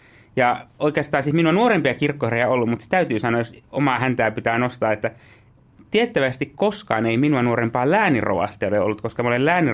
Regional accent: Kuusamo, North Ostrobothnia, Finland; born there; olen syntyjään siitä naapurista Kuusamosta ja asun itse edelleenkin Kuusamossa ja kuljen sieltä käsin Taivalkoskella.

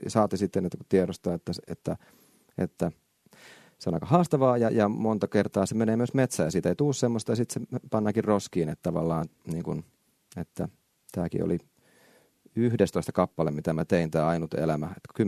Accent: Kauhajoki, South Ostrobothnia, Finland; Mä olin kotikaupungissani Kauhajoella keikalla

